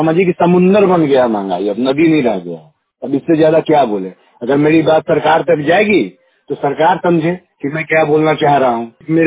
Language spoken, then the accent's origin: Hindi; Sonpur, Bihar, India; मैं सोनपुर का ही रहने वाला हूँ।